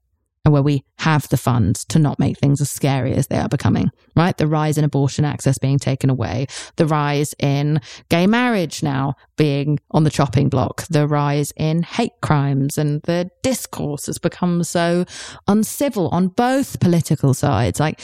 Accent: England, United Kingdom; Which normally, as an English person, I would never, ever do.

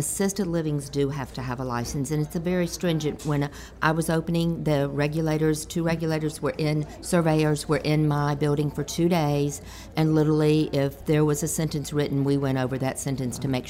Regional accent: Memphis, Tennessee, United States; now in Baton Rouge, United States; Well, to play on that, I am originally from Memphis, and my mother moved to the Blake at the Grove from Memphis in August.

